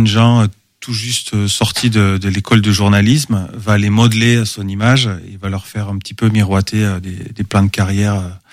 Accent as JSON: {"language": "French", "region": "Southwest France", "country": "France", "accent": "Southwestern French", "said": "Alors, je suis originaire du Sud-Ouest, comme mon accent."}